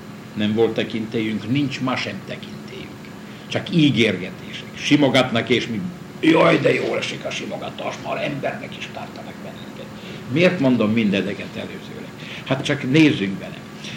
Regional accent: Buzica, Košice Region, Slovakia; itt születtem Buzitan 1922. augusztus 3-án. Nemzetiségem magyar, apám, dédnagyapámtól kezdve mind itt vannak Buzitan eltemettette. A szülőfalum, szülőföldem ez, ahol élek, ahol születtem, református vallású vagyok.

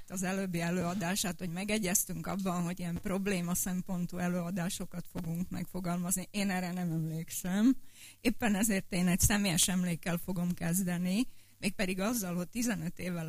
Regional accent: Slovakia; hogy elsősorban szlovákiai-magyarként és mellesleg szociológusként valamiféle hidat képezzek köztük és a magyarországi szociológusok között

